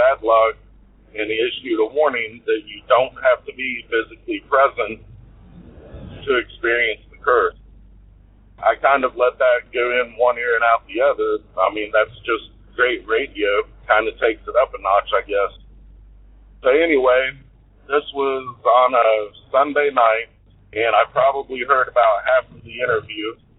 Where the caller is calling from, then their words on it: Georgia, United States; I'm calling from Georgia.